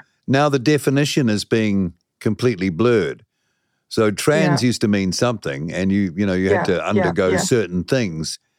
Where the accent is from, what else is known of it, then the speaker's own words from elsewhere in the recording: Wellington, New Zealand; We used to take the pee out of people from the Hutt, though I'm technically from the Hutt. So I know a lot about the Hutt.